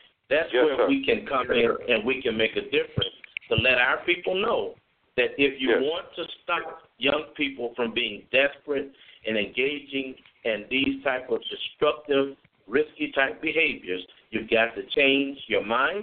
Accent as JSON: {"language": "English", "town": "Chicago", "region": "Illinois", "country": "United States", "tie": "born or raised there", "said": "I grew up in Washington Park Homes, the projects of Chicago, not too far from Robert Taylor."}